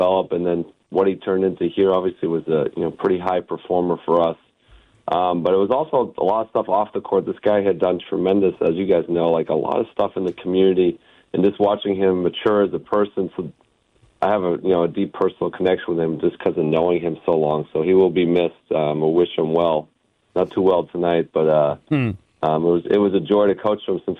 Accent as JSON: {"language": "English", "region": "Northeast", "country": "United States", "tie": "born or raised there", "said": "I grew up in the Northeast, so I do like hockey."}